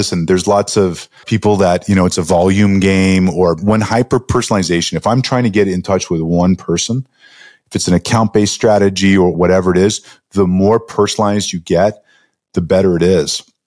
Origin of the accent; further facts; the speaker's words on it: Canada; I'm originally Canadian